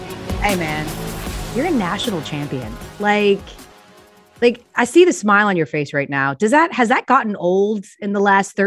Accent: Georgia, United States; We're both born and raised in Georgia.

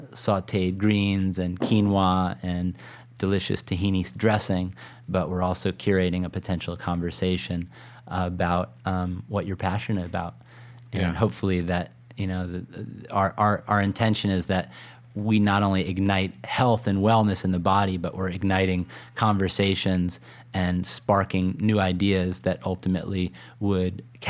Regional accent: California, United States; I'm from California, and we have this all vegan restaurant

